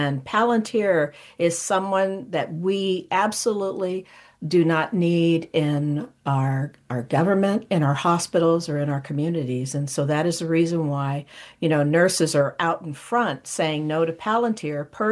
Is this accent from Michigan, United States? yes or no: no; Sacramento, California, United States; I'm from Sacramento, so we took a bus. We took two buses from Sacramento down to Palo Alto